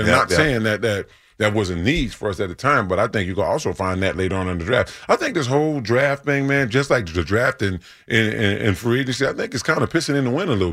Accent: Louisiana, United States; Born and raised in Louisiana, watching play, man.

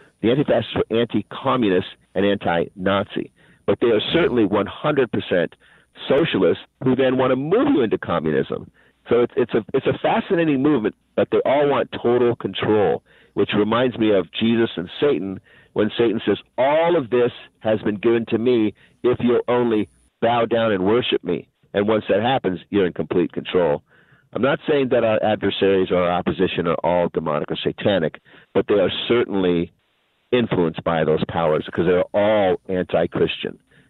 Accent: California, United States; I'm from California, too, and Rochelle's in Illinois

